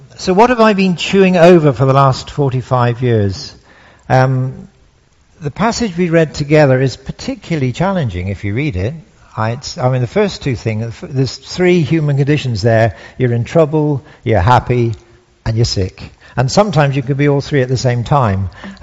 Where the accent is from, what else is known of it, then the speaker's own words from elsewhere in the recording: South West England, United Kingdom; I come from Somerset. You know, in Somerset, really, the main thing we do is drink cider and chew straw.